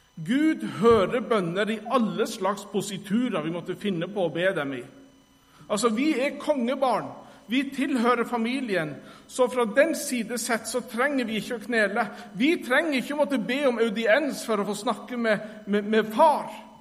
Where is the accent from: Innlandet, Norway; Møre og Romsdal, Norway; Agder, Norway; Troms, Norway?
Troms, Norway; Sommarøy; Hjemme på Sommerøya i gamle kirker der, så pleide vi å knele av og til.